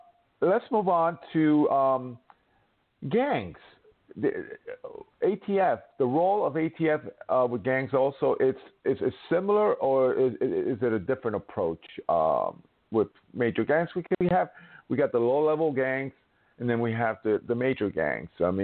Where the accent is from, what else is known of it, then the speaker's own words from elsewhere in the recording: New York City, New York, United States; I'm from New York City, and what was his name?